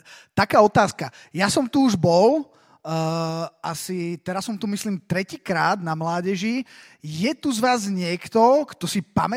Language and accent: Slovak; Bratislava, Bratislava Region, Slovakia; som z Bratislavy, zo zboru Slovo života.